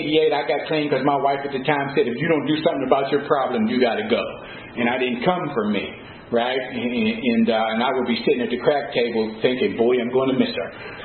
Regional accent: Pittsburgh, Pennsylvania, United States; I grew up in Homewood Brushton, and Homewood Brushton is like any ghetto USA.

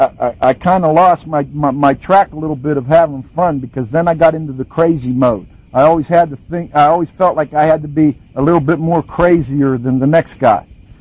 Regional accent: Pittsburgh, Pennsylvania, United States; now in Pasadena, United States; Like Lynn said, I'm from the Pasadena area. I grew up in Pittsburgh.

